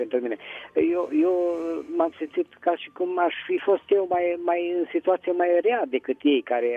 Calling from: Petroșani, Hunedoara County, Romania; din Petroșani.

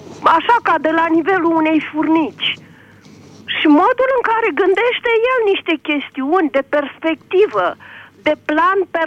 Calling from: Piatra Neamț, Neamț County, Romania; din Piatra Neamț

